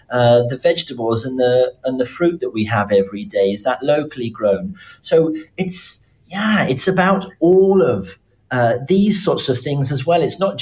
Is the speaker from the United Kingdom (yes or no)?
yes; United Kingdom; I am born and raised in Britain